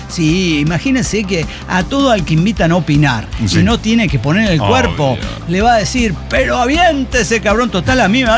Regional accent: Mazatlán, Sinaloa, Mexico; nunca salí de Mazatlán, no sé cómo es afuera.

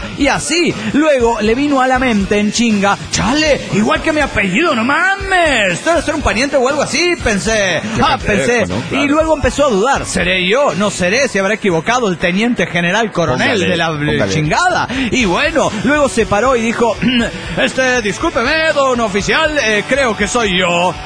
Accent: Mexico City, Mexico; del DF Mexicano.

